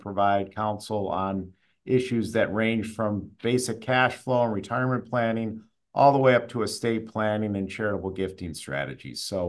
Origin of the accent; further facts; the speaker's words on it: Rochester, New York, United States; I was born and raised in Rochester, so the community's been very good to me and my family. I'm the youngest of seven, so our family has deep roots in this community